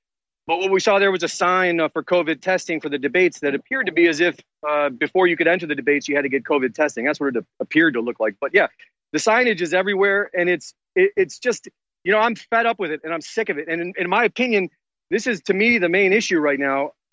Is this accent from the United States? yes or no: yes; Cleveland, Ohio, United States; When we got off the plane, though, I grew up in Cleveland